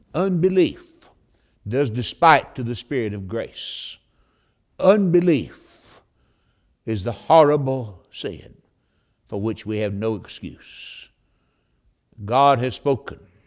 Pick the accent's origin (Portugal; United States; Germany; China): United States; North Carolina; born there; She doesn't just believe that I was born in North Carolina nearly 67 years ago.